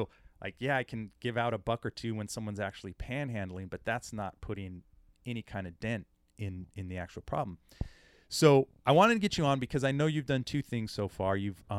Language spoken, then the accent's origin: English; California, United States; So I've been born and raised in the Bay Area